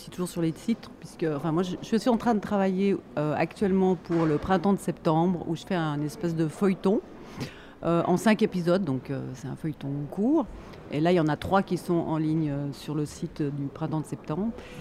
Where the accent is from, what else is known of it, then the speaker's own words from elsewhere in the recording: Switzerland; accent: Swiss; En plus, j'ai un accent suisse, ça ne va pas du tout.